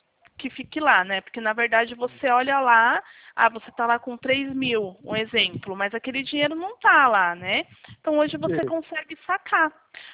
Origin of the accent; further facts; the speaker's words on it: São Paulo, Brazil; Eu sou de São Paulo, tá?